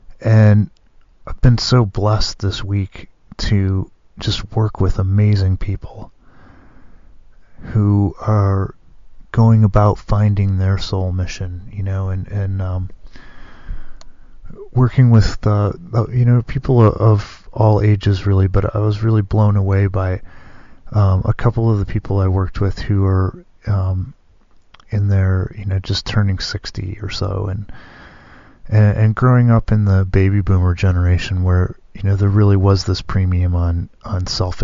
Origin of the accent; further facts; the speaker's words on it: Michigan, United States; growing up in Michigan, February is kind of this, can tend to be this dark, dreary little month.